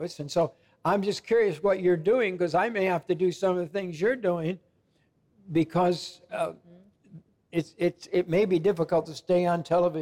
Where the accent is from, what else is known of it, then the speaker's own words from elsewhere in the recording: United States; born there; I was born in the United States, so I just believe in freedom.